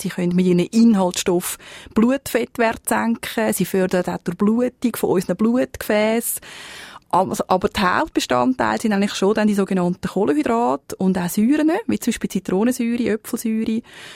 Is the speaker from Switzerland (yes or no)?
yes; Switzerland